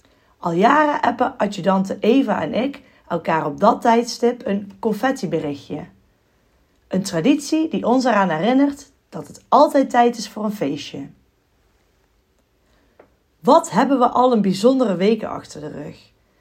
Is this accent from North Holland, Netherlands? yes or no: no; Someren, North Brabant, Netherlands; Geboren en getogen in Someren ben ik na mijn studie aan de Kunstacademie in Rotterdam als artdirector aan de slag gegaan bij een reclamebureau in Amsterdam.